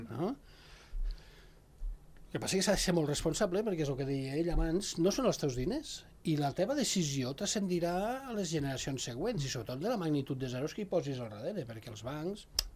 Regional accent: Sant Julià de Lòria, Andorra; jo sempre soc de Sant Julià

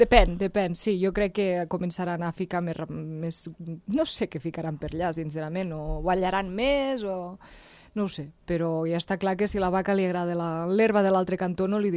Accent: Anyós, Ordino, Andorra; Jo que soc d'Anyós. Qui em escolti sabent que soc d'Anyós em dirà, no, tu no ets d'Anyós. Bueno, jo soc del Bosquet. És la zona entre Anyós i l'Aldosa. I jo sempre m'he considerat d'Anyós.

